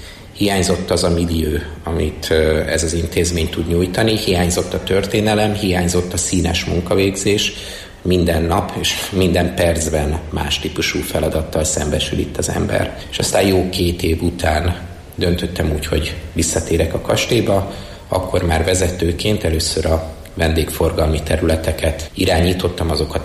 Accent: Gödöllő, Pest, Hungary; Igen, gödöllői vagyok, és abban a szerencsében volt részem, hogy egy német speciális osztályba jártam itt egy helyi gimnáziumban, tehát akkor én viszonylag jól beszéltem németül

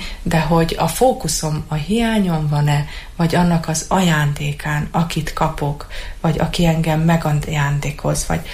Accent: Cluj-Napoca, Cluj County, Romania; Én Kolozsváron nevelkedtem.

